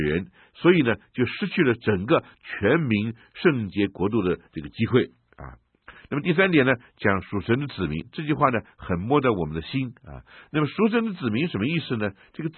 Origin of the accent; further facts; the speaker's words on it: China; 我们中国人讲说是州牧啊